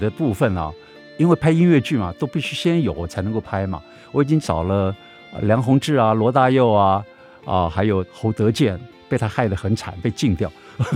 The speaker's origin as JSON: {"language": "Chinese", "country": "Taiwan", "tie": "born or raised there", "said": "我还是4岁的时候，我们家住在那个本省人的租的本省人的那个三合院，那要搬家了"}